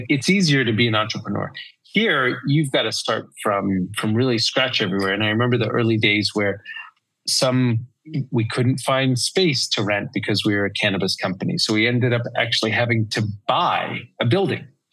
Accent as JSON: {"language": "English", "region": "New York", "country": "United States", "said": "I'm a New Yorker, impatience is a virtue."}